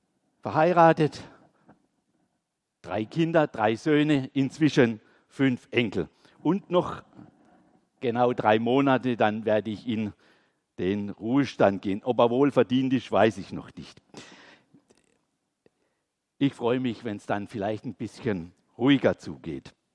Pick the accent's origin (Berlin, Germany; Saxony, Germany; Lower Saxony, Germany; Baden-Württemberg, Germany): Baden-Württemberg, Germany; Unteröwisheim; born there; Ich kenne Bad Schönborn aus meiner Jugend. Ich bin gebürtig aus Unterövisheim